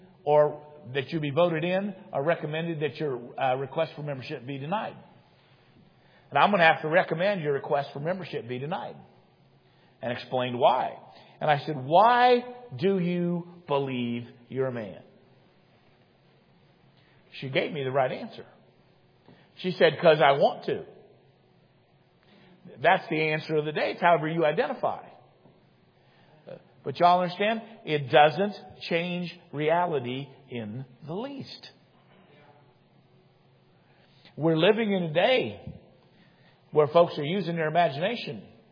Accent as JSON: {"language": "English", "town": "Indianapolis", "region": "Indiana", "country": "United States", "tie": "born or raised there"}